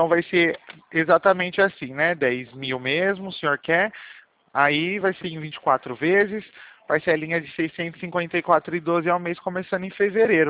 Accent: Campinas, São Paulo, Brazil; Que eu sou aqui de São Paulo, de Campinas.

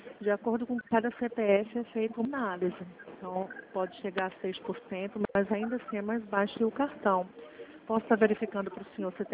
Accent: João Pessoa, Paraíba, Brazil; Eu vim de João Pessoa, você conhece?

